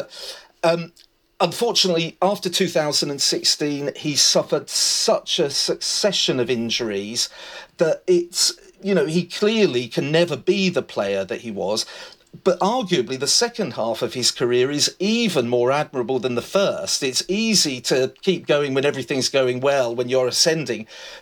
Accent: United Kingdom; as a British tennis fan, it's wonderful.

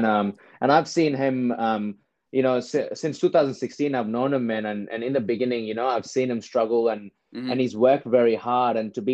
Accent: India; born there; because I was born in India as a Sri Lankan refugee.

